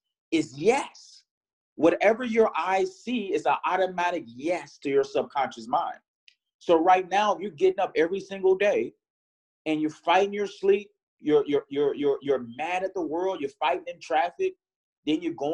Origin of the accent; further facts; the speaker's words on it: Harvey, Illinois, United States; Growing up, guys, in my environment, I grew up in Harvey, Illinois. It was a lot of violence.